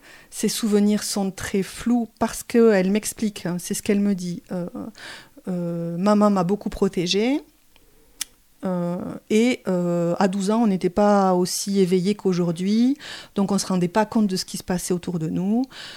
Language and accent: French; Albi, Occitanie, France; j'ai grandi à Albi, je ne suis pas née ici, mais j'ai grandi à Albi